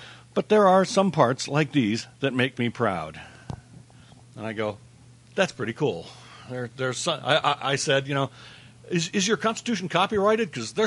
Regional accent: Juarez, Chihuahua, Mexico; I'm from Juarez, Mexico. Found your show on iTunes.

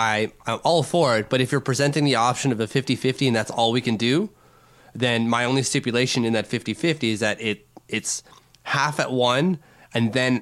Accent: France; accent: French; English is a second language; In like my French accent, do I have to say it that way?

